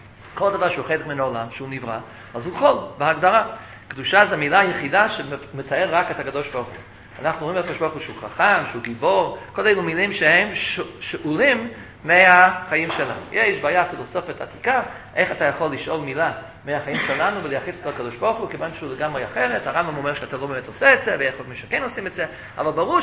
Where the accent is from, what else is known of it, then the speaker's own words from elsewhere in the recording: New York, United States; אבל כשהייתי ילד, אז בבוקר, כיתה א', כיתה ב', אז היינו עומדים, שמים יד על הלב, והיינו אומרים שאנחנו מצרים נאמנות לדגל ארצות הברית.